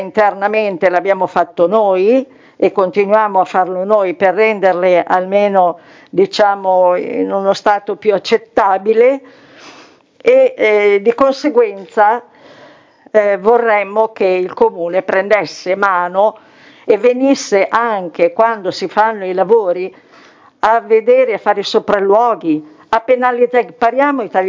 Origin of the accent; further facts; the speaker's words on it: Milan, Lombardy, Italy; Io vengo da Quinto Romano e vorrei far parte di questo progetto del quadrilatero, perché essendo proprio all'estremità della città, sia Quinto che Figino siamo abbastanza dimenticati da tutti